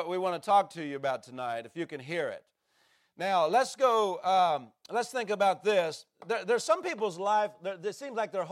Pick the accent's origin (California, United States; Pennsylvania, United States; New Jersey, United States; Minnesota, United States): Pennsylvania, United States; I grew up in the East Coast. I grew up in Pennsylvania. And my dad's farm was here.